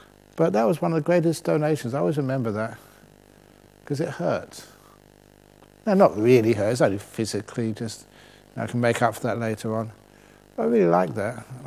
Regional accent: England, United Kingdom; I'm English.

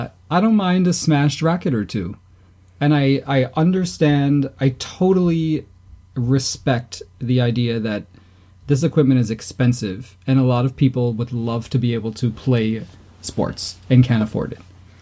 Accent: United States; As an American, I think I see clearly that those things are linked pretty closely.

